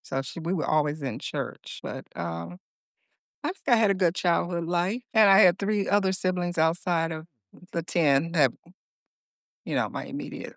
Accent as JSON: {"language": "English", "town": "Gary", "region": "Indiana", "country": "United States", "said": "Like, we would have, like, tornadoes, and I'm from Gary, Indiana."}